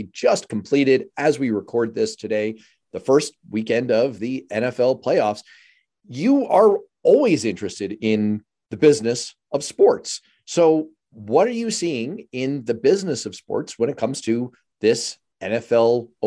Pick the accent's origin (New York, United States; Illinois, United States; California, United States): New York, United States; New York City; I'm from New York City. So that resolved itself very, very nicely.